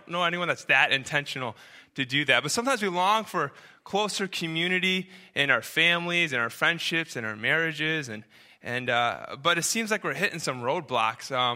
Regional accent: New Hampshire, United States; also born or lived in Connecticut; Growing up, I grew up in Connecticut. Later on, I grew up in New Hampshire, and I remember growing up in New Hampshire.

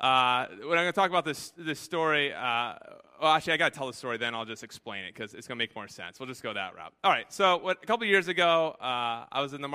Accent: Connecticut, United States; I remember when I was growing up in Connecticut, I remember some of the neighbors had some very tiny yards

